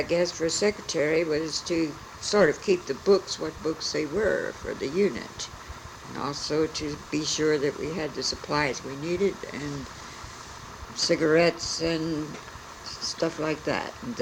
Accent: Louisville, Kentucky, United States; I was born in Louisville, Kentucky, and is that what you want?

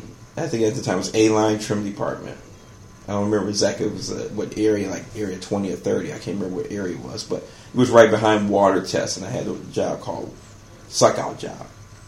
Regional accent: Lansing, Michigan, United States; I was born here in Lansing, Michigan.

